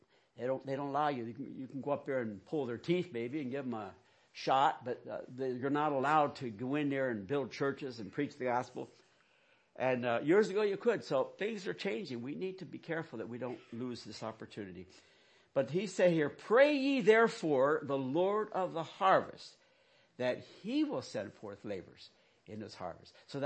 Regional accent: McEwensville, Pennsylvania, United States; listen, I grew up around here. I grew up in McEwensville. You can't be more country than that. I grew up in McEwensville.

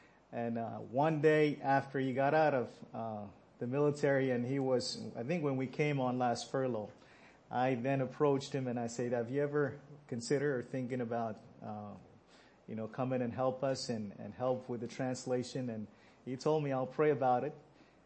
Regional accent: Pohnpei, Micronesia; first language Pohnpeian; English is a second language; English would be my third language. So bear with me if I don't make myself clear to you. But Panapane is my first language. That's the language I speak most of the time, all the time when I'm back home.

